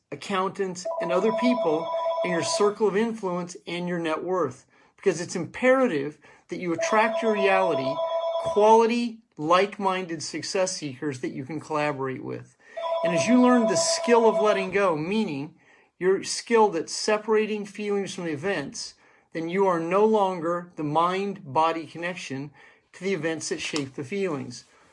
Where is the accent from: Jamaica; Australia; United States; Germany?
United States; As an American, a patriot, and someone who understands what's going on in the world